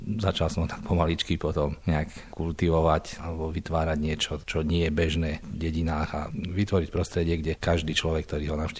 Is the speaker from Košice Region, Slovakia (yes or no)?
yes; Gočovo, Košice Region, Slovakia; also born or lived in Rožňava; narodil som sa v Rožňave a takéto detstvo som prežil v Gočove, taká dedinka malebná v údolí Slanej.